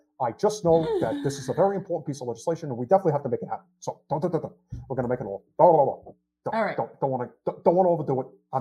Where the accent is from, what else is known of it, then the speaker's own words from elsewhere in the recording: Brooklyn, New York, United States; I can't talk. I'm from Brooklyn.